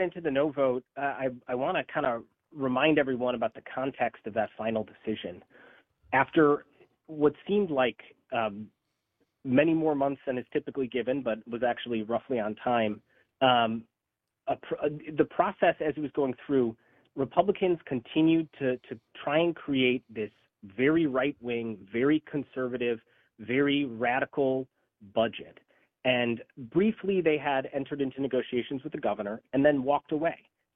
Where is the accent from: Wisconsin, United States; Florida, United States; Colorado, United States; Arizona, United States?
Wisconsin, United States; Somers; so I grew up here in Kenosha County. I grew up in the town of Summers, where my mother still lives, but not too far from where I live now.